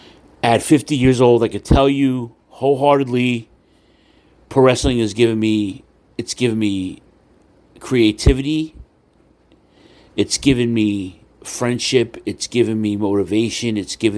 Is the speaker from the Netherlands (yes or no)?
no; Queens, New York, United States; My parents are from Brooklyn. My cousins, my aunts and uncles, my grandparents are from Brooklyn. But I was raised in Queens. I would go to Brooklyn every day.